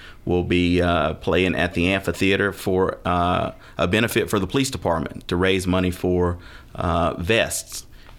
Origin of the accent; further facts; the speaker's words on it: Villa Rica, Georgia, United States; we've been doing this since I was a kid, growing up in Villa Rica